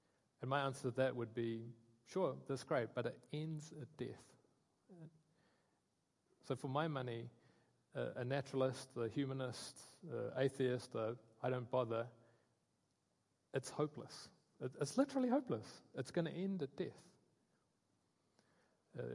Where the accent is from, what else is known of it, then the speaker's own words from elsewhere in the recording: New Zealand; now in Scotland, United Kingdom; we had to go back to New Zealand. As you can hear, I'm not Scottish with my accent.